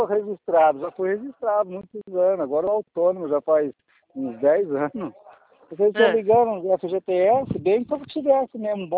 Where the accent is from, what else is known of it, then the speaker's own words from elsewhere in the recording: São José do Rio Preto, São Paulo, Brazil; Sou da região de Rio Preto.